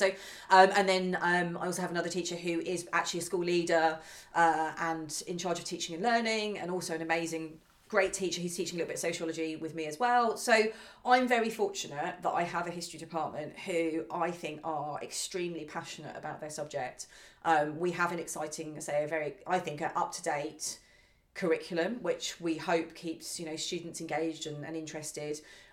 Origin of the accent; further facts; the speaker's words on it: Hastings, South East England, United Kingdom; also born or lived in Bath; I grew up in Hastings, which I was born in Bath, but grew up in Hastings, and Hastings is just everywhere you look, there's history, everything about it.